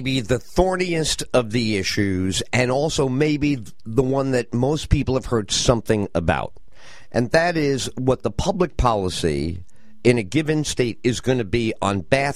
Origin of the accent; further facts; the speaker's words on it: New York, United States; I grew up in the Bronx in New York.